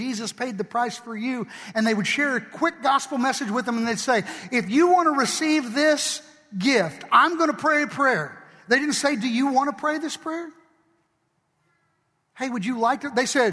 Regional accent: Kentucky, United States; But we like UK. We're from Kentucky. We can do that.

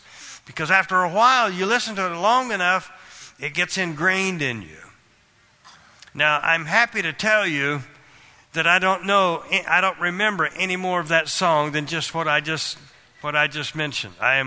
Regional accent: Kansas, United States; I grew up in Kansas, and that's kind of what we had out there.

